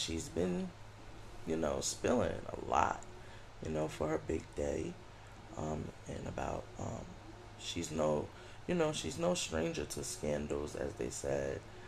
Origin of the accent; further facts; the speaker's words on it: New York, United States; They hit home because I'm a New Yorker